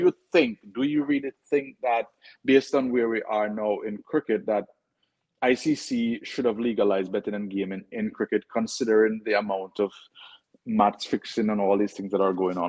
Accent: Jamaica; I am from Jamaica

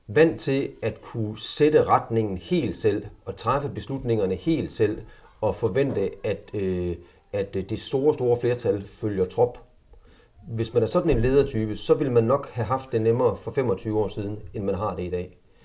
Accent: Harlev, Central Denmark Region, Denmark; og jeg er 51 år gammel. Jeg er vokset op i Harlev uden for Aarhus, og har altid boet i Aarhus omegn, og også uddannet mig i Aarhus, og også arbejdet i Aarhus.

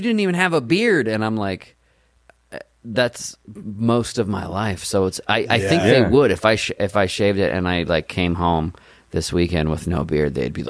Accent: Portland, Maine, United States; now in Boston, United States; And then when I moved from Portland to Boston, I always like forgot about Portland, Maine.

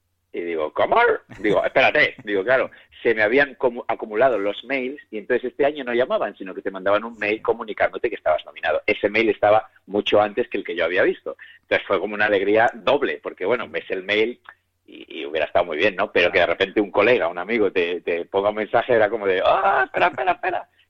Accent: Valladolid, Castile and León, Spain; me vine de Valladolid a estudiar a la RSA. Mi familia es muy, muy, es decir, no tenemos dinero, es muy humilde, vivo en un barrio de Valladolid

